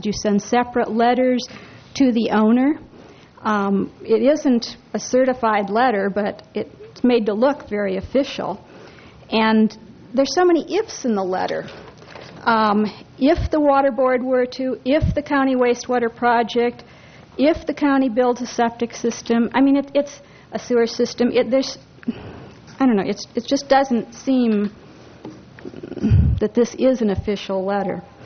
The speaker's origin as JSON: {"language": "English", "town": "Los Osos", "region": "California", "country": "United States", "said": "I am from Los Osos."}